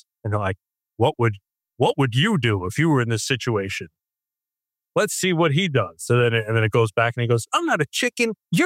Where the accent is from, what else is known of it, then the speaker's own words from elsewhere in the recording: New York City, New York, United States; No, I grew up in New York City. They don't tell us all that stuff.